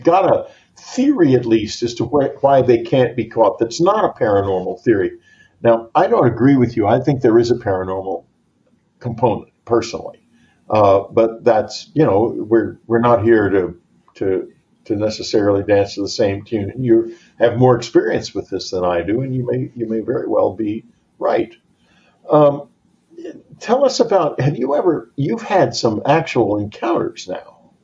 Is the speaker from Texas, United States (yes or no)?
yes; Texas, United States; Listen, I grew up in Texas where deer season meant venison season and sausage and all kinds of things.